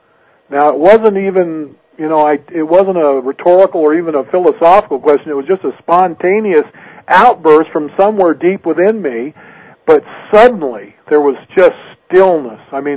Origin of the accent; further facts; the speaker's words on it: Washington, United States; also born or lived in Seattle; I was born in Seattle, Washington, and raised about 30 miles south of there at the base of Mount Rainier, Washington.